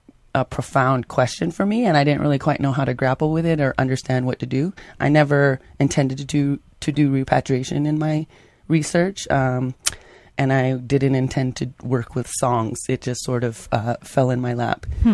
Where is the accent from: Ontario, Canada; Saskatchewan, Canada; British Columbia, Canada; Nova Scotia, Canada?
British Columbia, Canada; Vancouver; I was born and raised in Vancouver. And since I was a teenager, my mother, my brother, and I have been a member of a Tsimshian dance group down there.